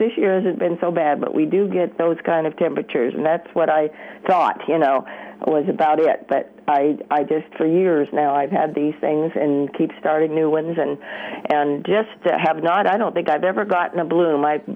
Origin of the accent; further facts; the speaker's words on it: California, United States; now in Santa Rosa, United States; I'm from Southern California, and I'm in West Santa Rosa now